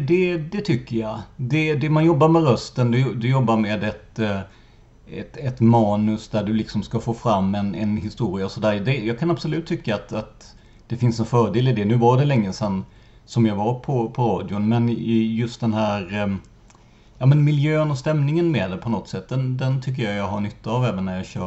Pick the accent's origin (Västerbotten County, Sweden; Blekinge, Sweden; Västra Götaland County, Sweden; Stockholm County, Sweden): Blekinge, Sweden; Rödeby; Så att tyvärr är väl det som min hemort Rödeby är, har blivit känd och känd för